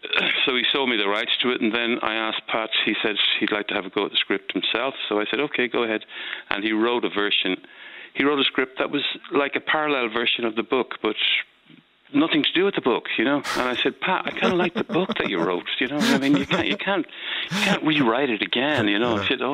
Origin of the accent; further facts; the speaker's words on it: Ireland; anyone who grew up in the 70s remembers the situation of being an Irish person in London and blamed for every bomb attack that ever happened